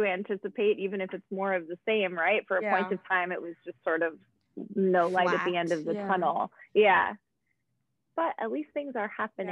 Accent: California, United States; I'm from California originally, so I like to talk about

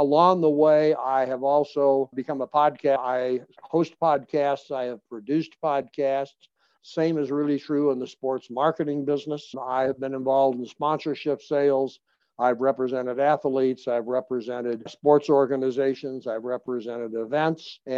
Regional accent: Colorado, United States; I was raised here in Colorado.

